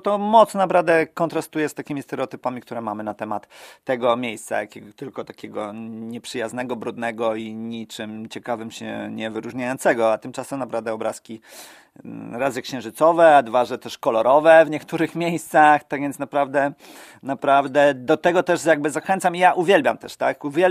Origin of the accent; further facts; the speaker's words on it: Racibórz, Silesian Voivodeship, Poland; bo ja jestem z Raciborza, tak? Ze Śląska, tak więc z tej części południowej Polski.